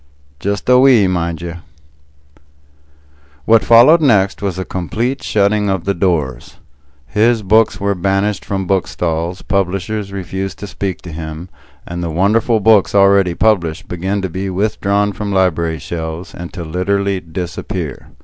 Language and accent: English; Texas, United States; As a Texan, it has always intrigued me just how many Texans there are in history's woodpile.